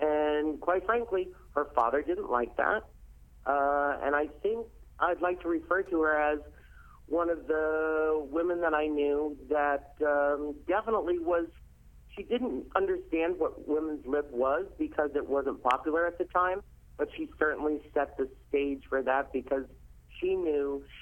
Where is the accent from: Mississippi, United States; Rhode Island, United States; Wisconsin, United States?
Rhode Island, United States; also born or lived in Albany; I grew up, actually, I was born in Albany, New York. But I grew up just outside of Providence, Rhode Island.